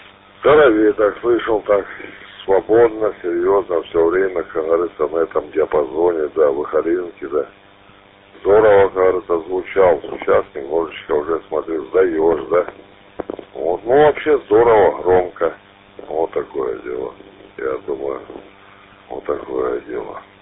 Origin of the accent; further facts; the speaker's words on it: Donbas, Ukraine; Мы с Донбасса.